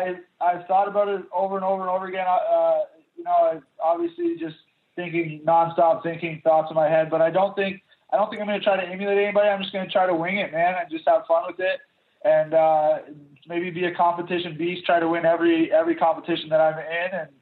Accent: Canada; I'm the Canadian heavyweight champ.

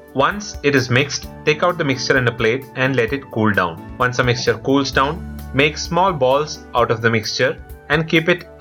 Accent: Mumbai, Maharashtra, India; I was born and brought up in Bombay, and this was one of our favorite foods in our childhood.

